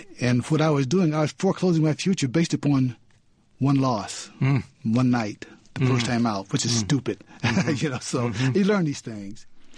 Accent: Toledo, Ohio, United States; I'm from Toledo, Ohio

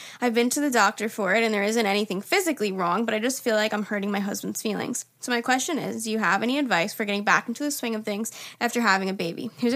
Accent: New York, United States; I'm from Long Island.

